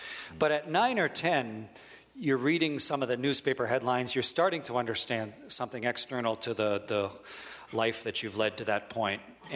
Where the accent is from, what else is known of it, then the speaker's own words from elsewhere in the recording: Canada; I'm Canadian